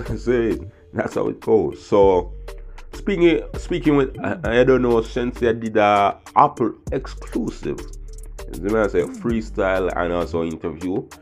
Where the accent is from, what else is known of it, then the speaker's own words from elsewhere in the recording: Jamaica; As you know, I'm a Jamaican. A lot of Jamaicans won't support it.